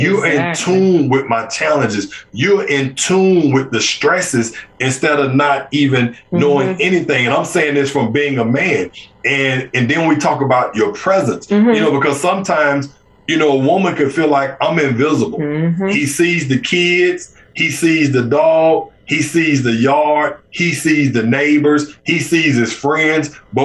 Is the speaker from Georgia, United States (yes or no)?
no; Birmingham, Alabama, United States; just think about it. I'm from Birmingham, Alabama. You know what happened back then.